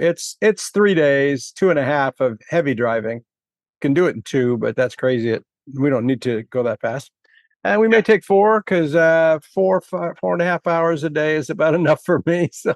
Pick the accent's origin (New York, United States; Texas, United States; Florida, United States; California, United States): California, United States; But I grew up in California, man. We don't have any such things.